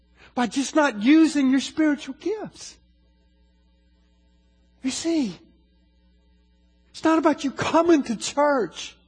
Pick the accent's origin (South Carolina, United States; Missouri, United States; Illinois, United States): South Carolina, United States; from here to South Carolina, my home state.